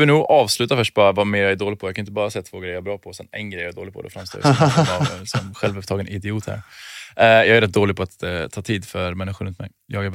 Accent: Trollhättan, Västra Götaland County, Sweden; Jag kom från Trollhättan.

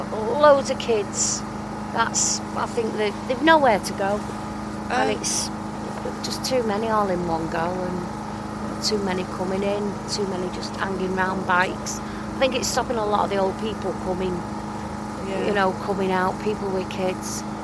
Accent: Failsworth, North West England, United Kingdom; I'm from Moor, Failsworth, Chadderton End.

